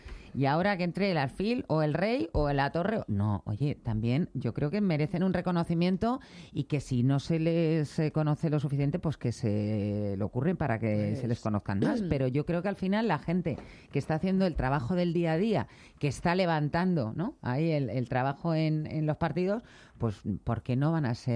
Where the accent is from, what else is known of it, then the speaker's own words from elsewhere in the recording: Community of Madrid, Spain; a mí como madrileña también me parece un poco injusto